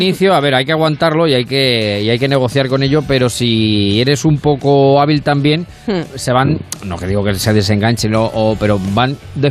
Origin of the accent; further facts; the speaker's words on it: Ciudad Real, Castilla-La Mancha, Spain; soy de la capital, Leja, Ciudad Real, pero mi pueblo, Fernán Caballero, está a 15 kilómetros